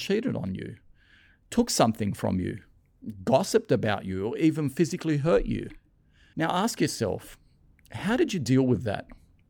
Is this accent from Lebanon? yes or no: yes; Lebanon; moved away; I was born and raised in Lebanon as a Catholic, and we went to church every Sunday.